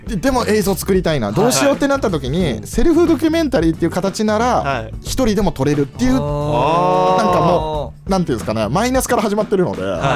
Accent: Kochi, Japan; なんとなく僕高知出身で、はい、あんまり娯楽がなくてテレビが好きで

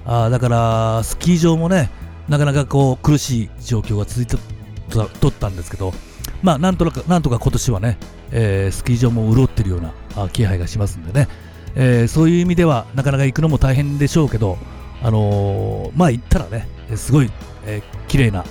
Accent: Yamaguchi, Japan; どうしても俺がね山口県出身だからさ、西日本が中心になっちゃうんだけどさ

